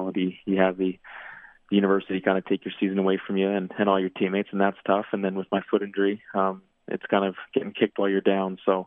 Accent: Regina, Saskatchewan, Canada; I think you, as a kid growing up in Regina, it's pretty hard not to be

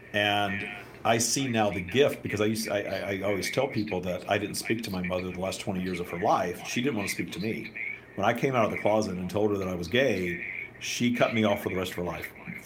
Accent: the South, United States; I grew up in the South in sort of a religious scenario with a mother who definitely was not a very happy individual

